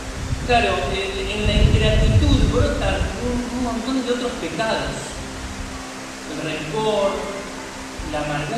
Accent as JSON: {"language": "Spanish", "country": "Argentina", "said": "Pero bueno, nosotros somos así los argentinos, importamos cultura"}